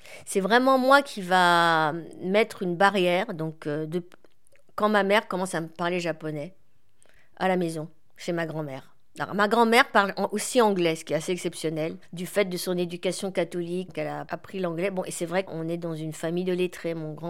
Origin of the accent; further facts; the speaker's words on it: Paris, Île-de-France, France; born there; also born or lived in Panama / Tokyo; Alors moi je suis née en 1970, je suis née à Paris, et après j'ai beaucoup déménagé, on a une vie de famille un peu mouvementée.